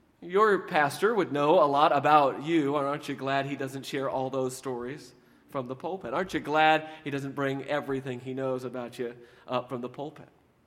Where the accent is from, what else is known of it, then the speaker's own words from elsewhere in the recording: Houston, Texas, United States; A few weeks ago, we had my pastor growing up in Houston, Dr. Johnny Pope, speaking at a meeting where we did the music.